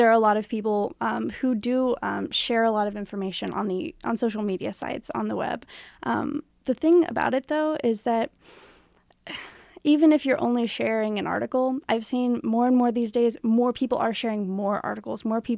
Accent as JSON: {"language": "English", "town": "Joplin", "region": "Missouri", "country": "United States", "tie": "born or raised there", "said": "Okay, so I'm 19 right now, but I don't know. I grew up in Joplin, Missouri, in a very small town. You didn't see a lot of activist movements there."}